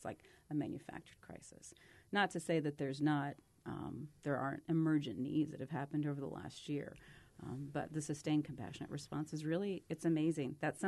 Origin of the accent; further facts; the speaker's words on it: Alpine, Texas, United States; born there; My entire family is from the Marfa Alpine area, so I visited that area my whole childhood. In fact, I was born in Alpine